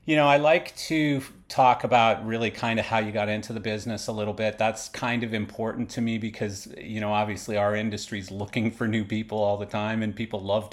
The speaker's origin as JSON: {"language": "English", "region": "Western Canada", "country": "Canada", "tie": "born or raised there", "said": "Like, I started when I was probably 9 or 10 years old, you know, growing up in Western Canada."}